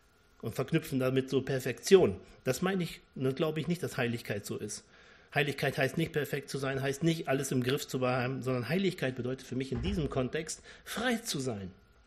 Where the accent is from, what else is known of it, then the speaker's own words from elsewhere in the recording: North Rhine-Westphalia, Germany; Aber wir sagen bei uns in Ostwestfalen oft, machen ist wie wollen, nur viel krasser.